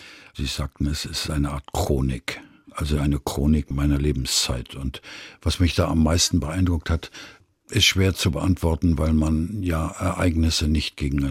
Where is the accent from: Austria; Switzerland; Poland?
Poland; Szczecin, West Pomeranian Voivodeship; born there; Ich bin in Stettin geboren worden.